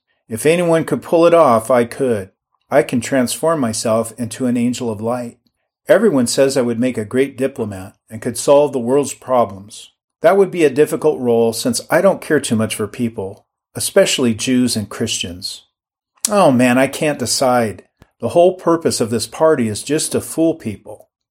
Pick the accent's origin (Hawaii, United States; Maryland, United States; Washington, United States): Washington, United States; Granite Falls; in the town of Granite Falls, a suburb of Everett, my hometown.